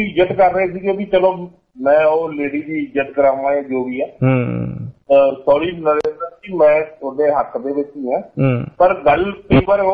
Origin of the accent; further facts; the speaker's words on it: Andhra Pradesh, India; also born or lived in Odisha; ਮੇਰਾ ਜਨਮ ਹੋਇਆ ਸੀ ਉੜੀਸਾ ਦੇ ਵਿਚ 1977 ਦੇ ਵਿਚ ਭੁਵਨੇਸ਼ਵਰ ਦੇ ਵਿਚ ਪੁਰੀ ਦੇ ਵਿਚ ਮੇਰੇ ਡੈਡੀ ਸੈਂਟਰ ਬਾਰਡਰ ਵਿਚ ਕੰਮ ਕਰਦੇ ਸੀ ਸਰਕਾਰ ਸੈਂਟਰ ਡਿਪਾਰਟਮੈਂਟ ਦੇ ਅੰਡਰ ਸੀਗੇ ਮੇਰੇ ਜਨਮ ਤੋਂ ਬਾਅਦ 6 ਮਹੀਨਿਆਂ ਬਾਅਦ ਉਹ ਆਂਧਰਾ ਪ੍ਰਦੇਸ਼ ਉਹਨਾਂ ਦੀ ਟ੍ਰਾਂਸਫਰ ਹੋ ਗਈ